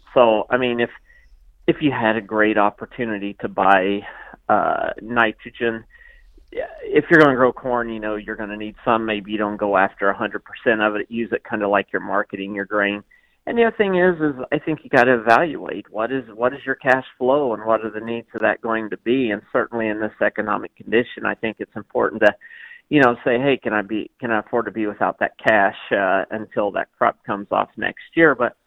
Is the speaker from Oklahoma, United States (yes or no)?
yes; Oklahoma, United States; if you're in the arid west, like where I grew up in the Oklahoma Panhandle, it's probably not as critical